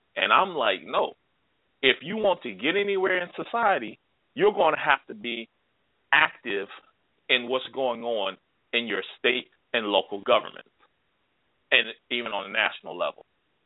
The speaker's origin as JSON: {"language": "English", "town": "Akron", "region": "Ohio", "country": "United States", "said": "I'm 51 years old. Okay. I'm from Akron, Ohio. And, you know, we were basically an industrialized city back in the 70s, 60s and 70s."}